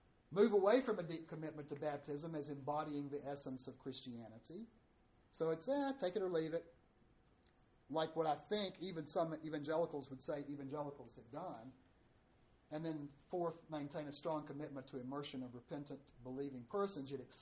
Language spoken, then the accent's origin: English; Alabama, United States; Lipscomb position did have a lot of support in certain places in Middle Tennessee and North Alabama. I grew up in North Alabama.